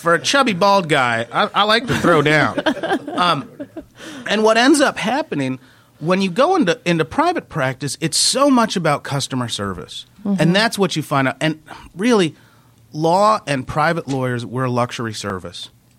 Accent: East Cobb, Georgia, United States; That's where I was raised in East Cobb.

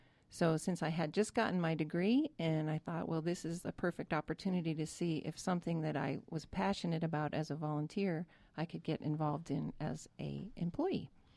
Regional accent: New York City, New York, United States; also born or lived in Connecticut; I grew up in New York City in Connecticut, and my grandmother was a great influence in my life.

